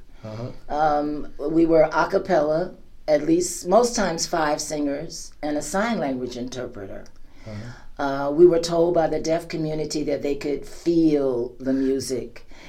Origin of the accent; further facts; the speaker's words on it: Richmond, Virginia, United States; also born or lived in Fort Lee; I was born in 1950 on the Fort Lee Army Base. My father was in Korea when I was born in 1950. And raised in Richmond, Virginia, basically by my grandparents.